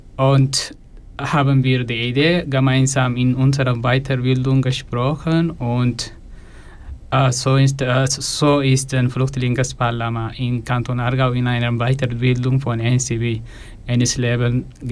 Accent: Eritrea; German is a second language; moved away as an adult; now in Switzerland; Ursprünglich bin ich aus Eritrea und ich lebe in der Schweiz seit 5 Jahren.

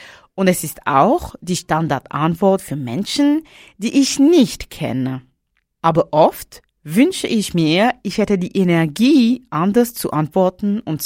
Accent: France; German is a second language; Du hörst meine Stimme. Du hörst mein Akzent. Also, rate mal jetzt. Woher komme ich? Ich helfe dir. In meinem Land sind die Leute arrogant und sie duschen nicht.

